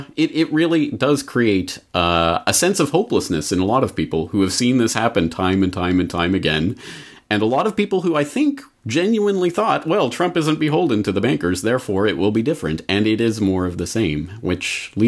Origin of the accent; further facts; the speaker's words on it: Canada; But as a Canadian, let me use this opportunity to make the analogy of Ben Johnson being head of the International Doping Agency